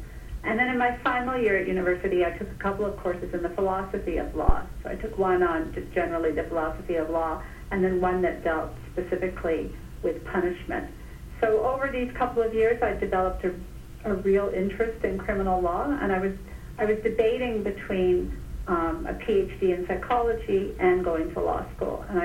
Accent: Dundas, Ontario, Canada; also born or lived in London, England; But I grew up in a town called Dundas, which is just outside of Hamilton in Ontario. My dad taught at McMaster University, so we lived in Dundas.

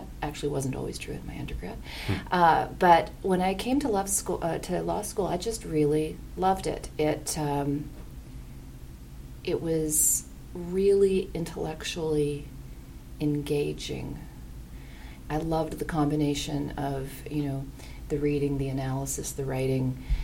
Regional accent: Armstrong, British Columbia, Canada; I grew up in Armstrong, which is a small town at the north end of the Okanagan Valley. I grew up in a ranch.

